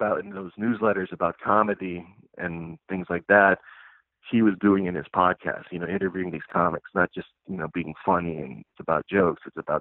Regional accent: Passaic, New Jersey, United States; I grew up in Passaic, but I went to, for grade school, went to a Catholic school in Wellington, New Jersey, which was the neighboring town in Passaic. And that town was like nearly 80% Polish. So I grew up, you know, with friends who are Polish

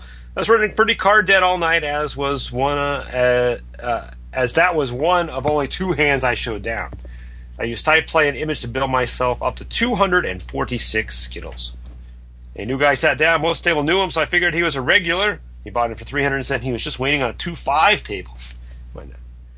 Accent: Cincinnati, Ohio, United States; I was playing 1-2 cash game at the Horseshoe Casino in Cincinnati, my home state.

